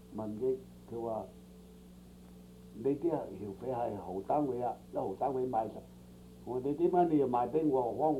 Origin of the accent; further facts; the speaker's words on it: China; now in United States; 同時細佬嚟到美國個幾十年呢，見得噶美國人呢歧視我中國人